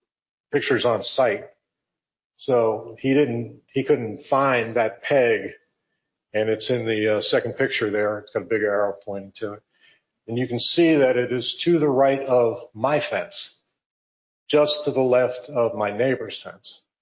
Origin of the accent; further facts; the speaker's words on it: New York, United States; growing up where I grew up in New York, you don't put anything that you value close to or adjacent to somebody else's property